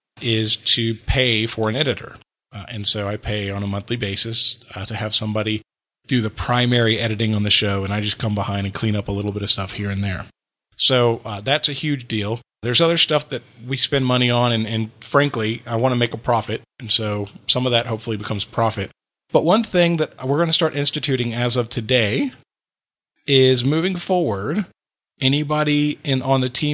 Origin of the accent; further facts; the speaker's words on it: Wales, United Kingdom; I would love to take you around my home country, that is Wales, paradise on earth, of which you were unaware.